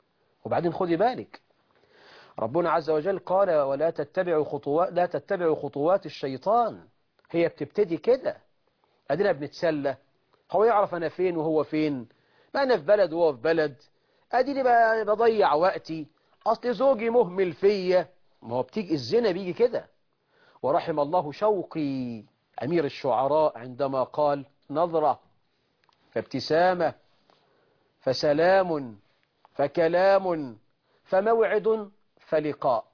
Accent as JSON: {"language": "Arabic", "country": "Egypt", "said": "اللهم اجعل بلدنا مصر أمنا أمانا رخاء سخاء"}